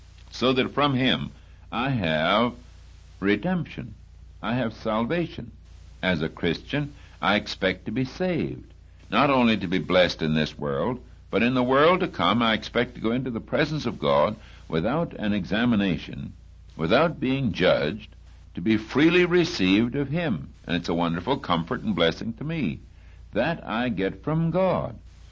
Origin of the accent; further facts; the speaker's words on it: Canada; it happens in my own case that I was born and reared in Canada, and I grew to manhood and lived for a time as a Canadian citizen.